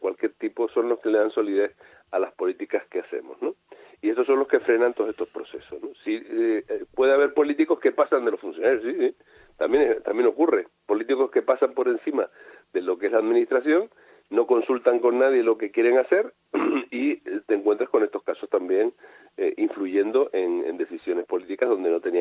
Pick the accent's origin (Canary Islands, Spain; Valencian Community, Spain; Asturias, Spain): Canary Islands, Spain; Tacoronte; A Navarro Tacoronte, que tiene el apellido de mi pueblo, ¿no?